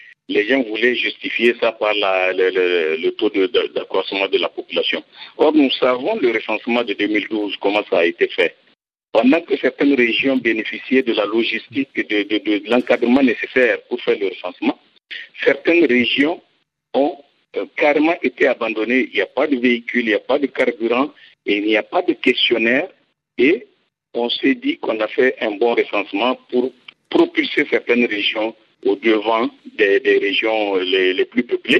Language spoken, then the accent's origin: French; Niger; Mais toujours est-il que chez nous, au Niger, il n'y a rien qui est fait